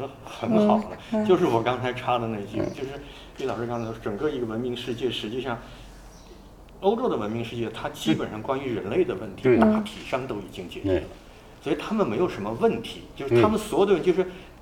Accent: China

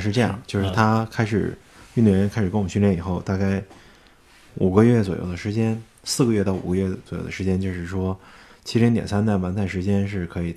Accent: China

